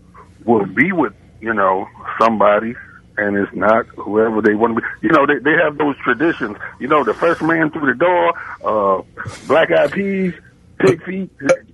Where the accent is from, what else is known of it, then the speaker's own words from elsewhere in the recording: New York, United States; I told people I grew up in New York